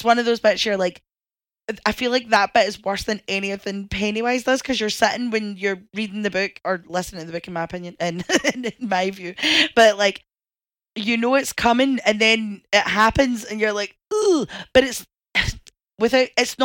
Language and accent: English; Glasgow, Scotland, United Kingdom; I said, we're from Glasgow, it's a comma, do you know what I mean?